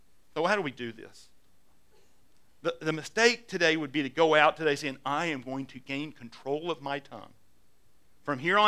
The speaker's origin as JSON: {"language": "English", "region": "Louisiana", "country": "United States", "said": "oh, you're from Alabama? Hey, I'm from Louisiana."}